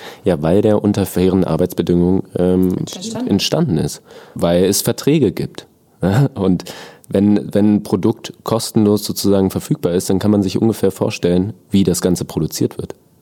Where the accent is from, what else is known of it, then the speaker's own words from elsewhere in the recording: Northern Germany, Germany; Ich komme halt aus Norddeutschland, ne?